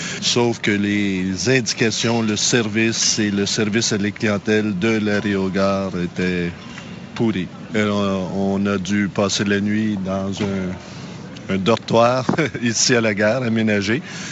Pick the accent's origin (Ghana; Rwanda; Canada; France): Canada; Quebec; Moi, je viens du Canada avec mon épouse.